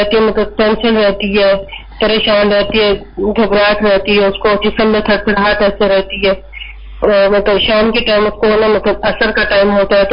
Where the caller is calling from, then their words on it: Spain; میں اسپین سے بات کر رہی ہوں.